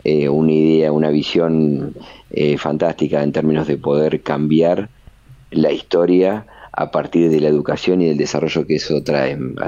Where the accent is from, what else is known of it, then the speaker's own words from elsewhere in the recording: Azul, Buenos Aires Province, Argentina; Yo soy de Azul, de la provincia de Buenos Aires